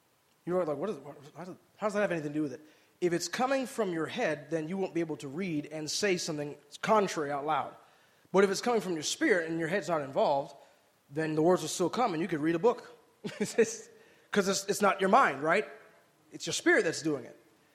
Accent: Michigan, United States; They had this thing called the Venetian Festival back in my hometown in Michigan.

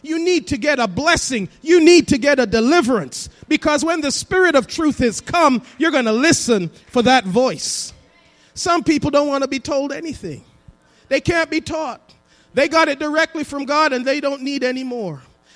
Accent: England, United Kingdom; moved away as an adult; when I first came to this country, I grew up in England, and they drive on the other side of the road.

